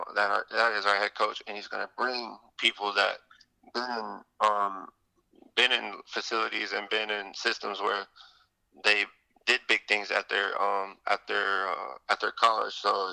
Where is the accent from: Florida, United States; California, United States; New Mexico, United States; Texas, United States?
Florida, United States; Homestead; now in Boca Raton, United States; A lot more than my hometown. And it's a fancy place. It's a fancy place in Boca. There's a lot of stuff I visited, like the melting pot, iPic, and all this other stuff that I would never experience being down back home in Homestead.